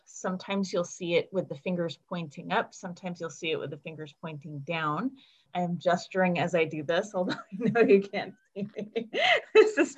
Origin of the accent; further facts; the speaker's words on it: United States; I am an American person who identifies as white.